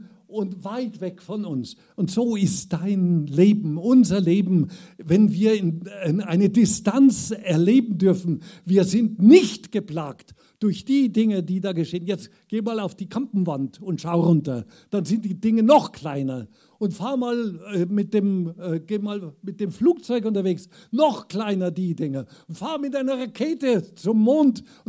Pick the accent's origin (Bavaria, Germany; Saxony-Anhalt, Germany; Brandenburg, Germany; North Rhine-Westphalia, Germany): Bavaria, Germany; Selbst als Bayer bin ich nix.